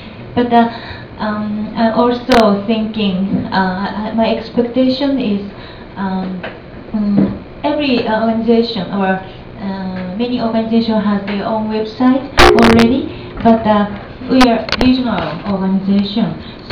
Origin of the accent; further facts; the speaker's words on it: Japan; English is a second language; now in Chiang Mai, Thailand; from Japan. … But this time I'm from Chiang Mai, Thailand. Because I'm working for Asia Pacific Forum, Women, Law and Development.